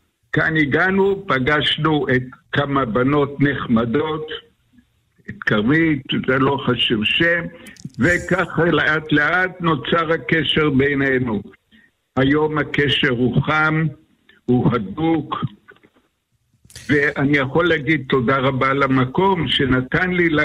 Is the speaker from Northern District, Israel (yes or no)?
yes; Kfar Tavor, Northern District, Israel; born there; אני נולדתי בכפר תבור.